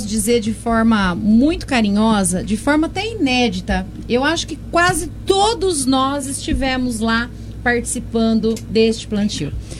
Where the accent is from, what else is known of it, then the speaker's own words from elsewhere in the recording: São Carlos, Brazil; born there; porque eu nasci em São Carlos, mas eu me criei e eu me formei ali naquele espaço